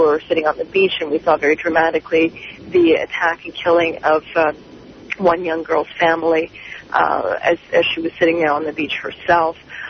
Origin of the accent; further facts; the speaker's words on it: Canada; even as a Canadian